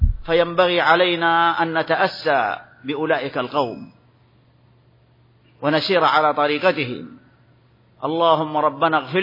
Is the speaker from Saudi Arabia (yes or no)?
yes; Saudi Arabia; بلادنا المملكة العربية السعودية